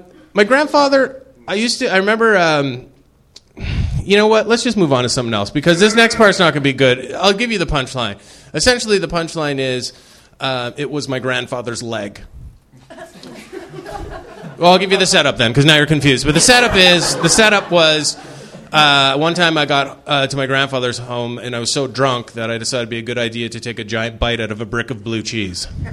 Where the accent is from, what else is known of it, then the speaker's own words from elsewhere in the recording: Canada; I'm from Canada originally